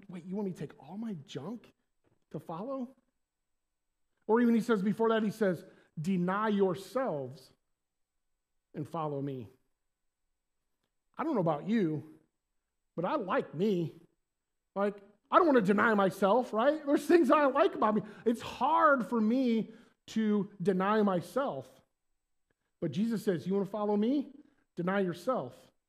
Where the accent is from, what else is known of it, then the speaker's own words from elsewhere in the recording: Bremen, Indiana, United States; I'm from Bremen, Indiana, which is about a half hour here, a little farming community.